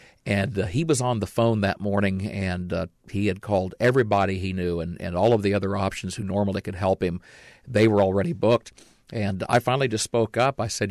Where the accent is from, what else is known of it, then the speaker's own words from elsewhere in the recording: Illinois, United States; I grew up in Illinois, but I was downstate and really was not familiar with Chicago or Chicago racing for that matter.